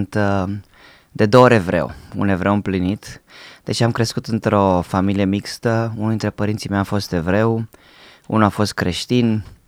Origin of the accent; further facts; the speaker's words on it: Bucharest, Romania; Și m-am născut în București, într-o familie săracă, într-o familie mixtă, unul era evreu, unul era creștin. Am crescut acolo împreună cu sinagoga, împreună cu biserica.